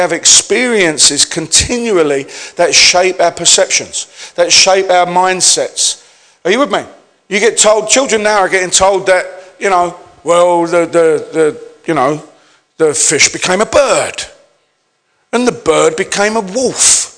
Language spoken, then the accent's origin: English; London, United Kingdom; I come from the East End of London and I was an ethnic minority.